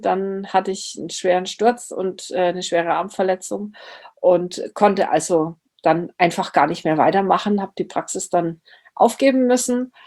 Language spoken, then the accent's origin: German; Erlangen, Bavaria, Germany; Ich bin die … ich komme aus Erlangen.